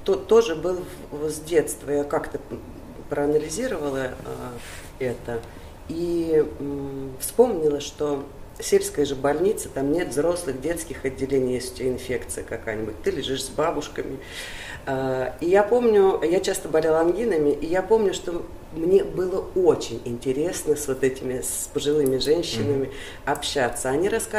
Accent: Dmitryashevka, Lipetsk Oblast, Russia; Я родилась в селе в Липецкой области, село Дмитряшевка. До 1954 года это были северные уезды Воронежской губернии, Воронежской области. А в 1954 году вот это отошло к вновь образованной Липецкой области.

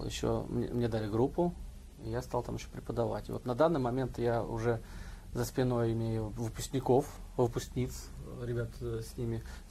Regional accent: Dolgoprudny, Moscow Oblast, Russia; Это город Долгопрудный. Это мой родной город.

